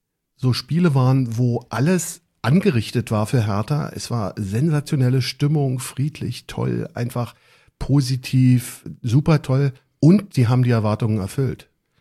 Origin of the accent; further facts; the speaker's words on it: Berlin, Germany; now in Brandenburg, Germany; ich mittlerweile aus Brandenburg, aber bin gebürtiger Berliner und bin in Steglitz geboren